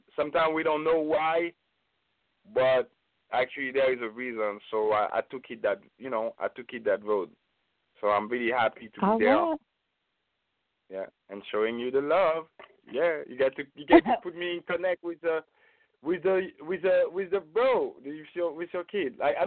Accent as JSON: {"language": "English", "country": "France", "tie": "born or raised there", "said": "I'm a mixed breed myself. So being born and raised in France"}